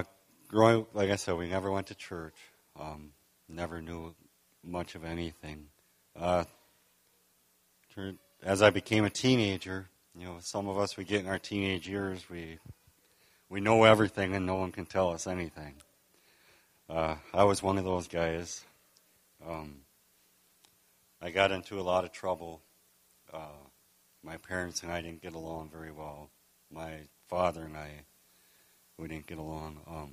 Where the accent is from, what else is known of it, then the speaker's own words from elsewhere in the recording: Holmen, Wisconsin, United States; I was raised in Holman, Wisconsin. It was a non-Christian home.